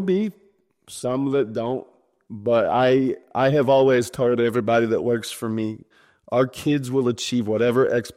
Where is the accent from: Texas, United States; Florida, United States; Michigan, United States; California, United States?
Texas, United States; Sweetwater; When I grew up in Sweetwater, Texas.